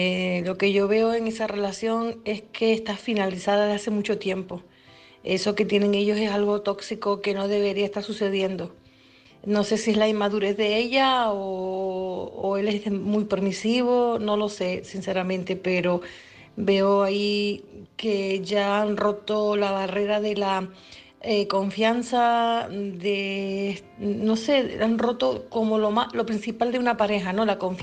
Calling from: Tenerife, Canary Islands, Spain; de Tenerife.

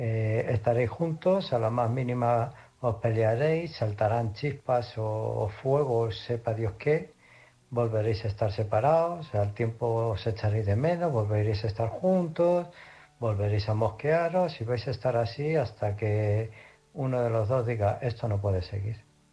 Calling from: Illescas, Castilla-La Mancha, Spain; de Illescas.

